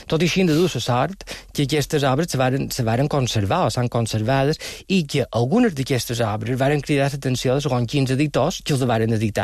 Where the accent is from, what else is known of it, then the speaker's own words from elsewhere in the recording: Felanitx, Balearic Islands, Spain; Bé, jo som de Falanit i no sabia on eren les cases de Sant Amalè.